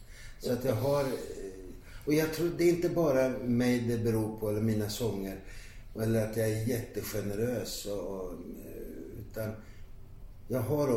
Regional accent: Ankarsholm, Sweden; Och jag hade inga vidare killintressen i brukssamhället, Ankarsholm där jag växte upp, utan det var gitarren.

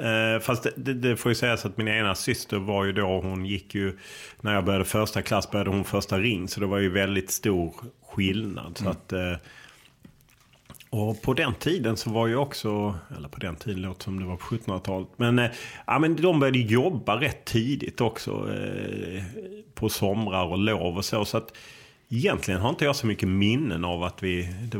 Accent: Lund, Skåne, Sweden; det var någon slags bullerbyn där jag växte upp i Lund, ett kvarter som var fullt av barnfamiljer

